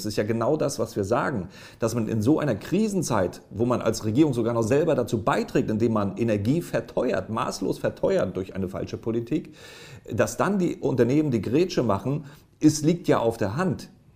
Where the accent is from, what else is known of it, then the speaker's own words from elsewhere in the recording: Mecklenburg-Vorpommern, Germany; Wenn man bei uns in Mecklenburg-Vorpommern, bei mir zu Hause, jetzt zusätzlich Mathe-Abi-Punkte vergibt